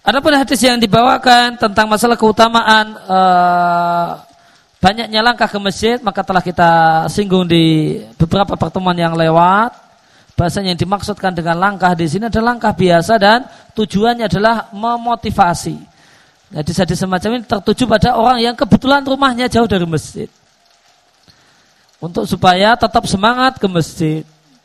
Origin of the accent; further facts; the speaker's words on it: Lampung, Indonesia; Sebagaimana tetangga dulu di kampung saya di Lampung